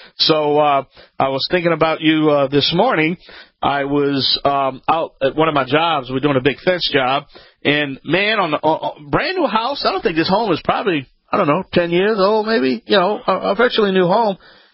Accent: Louisiana, United States; Hey, we have some new affiliates that are now joining us in my home state of Louisiana, down in Bayou Country.

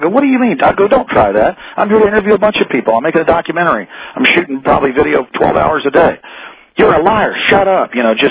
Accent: United States; No. I'm an American citizen. I have rights.

